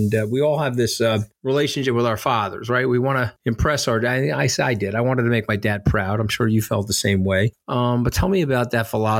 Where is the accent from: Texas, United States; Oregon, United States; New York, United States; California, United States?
New York, United States; Port Washington; I'm a North Shore baby. I grew up in Port Washington with your friend John Stark.